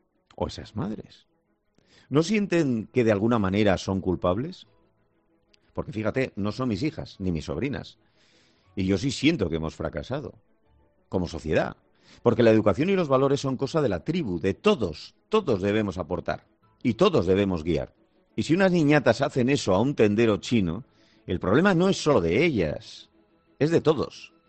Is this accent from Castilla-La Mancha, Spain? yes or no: no; Bilbao, Basque Country, Spain; en este caso te voy a llevar a mi tierra, en una tienda de Bilbao